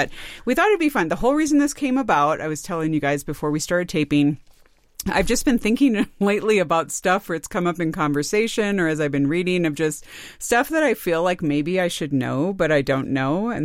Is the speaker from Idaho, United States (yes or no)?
no; California, United States; But I grew up in California, so we won't go there.